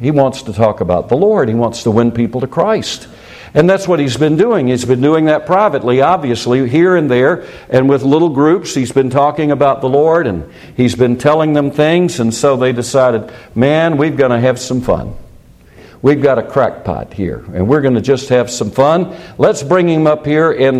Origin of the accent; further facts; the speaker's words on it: South Carolina, United States; And I was raised in South Carolina.